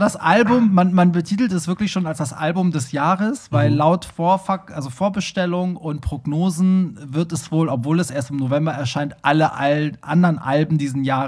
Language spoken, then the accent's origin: German; Hamburg, Germany; Ich komme ja auch aus Hamburg-Bramfeld. Also wir haben die gleichen Roots. Sie ist halbe Perserin, ich bin ganze Perserin.